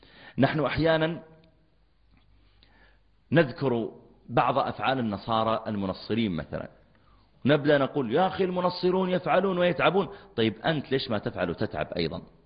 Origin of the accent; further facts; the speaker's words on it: Mecca, Makkah Province, Saudi Arabia; قلت له أنا من السعودية، أنا من مكة، تعرف مكة؟